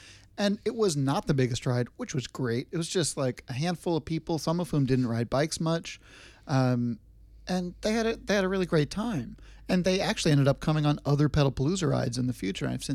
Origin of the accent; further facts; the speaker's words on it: Boston, Massachusetts, United States; now in Portland, United States; Yeah, so growing up in Boston, I've always been impressed with how tolerant and patient other road users are towards bicyclists.